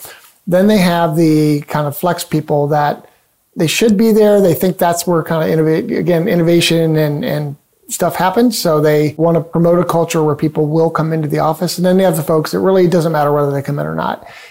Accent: Cleveland, Ohio, United States; I'm from Cleveland, Ohio.

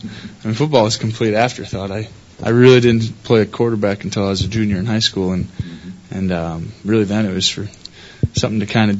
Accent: Wisconsin, United States; Well, I think, you know, growing up in Wisconsin, you can't help but like the Packers and like Favre.

